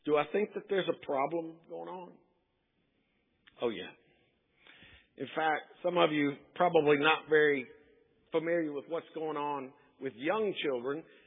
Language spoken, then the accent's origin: English; Nashville, Tennessee, United States; born there; When I was born in Nashville, Tennessee, many years ago